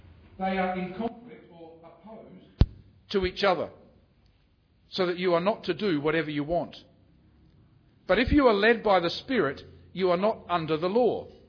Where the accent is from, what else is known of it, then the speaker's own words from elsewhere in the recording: Adelaide, South Australia, Australia; I'm from Adelaide.